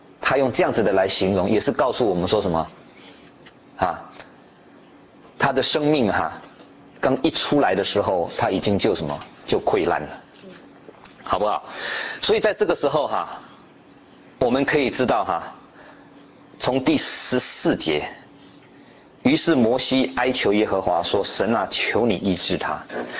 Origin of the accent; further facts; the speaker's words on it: China; 我们中国人说在家从夫嘛